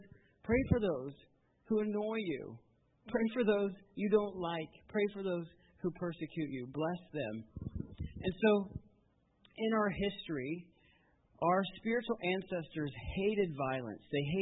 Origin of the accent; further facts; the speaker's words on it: United States; I have to say that as American.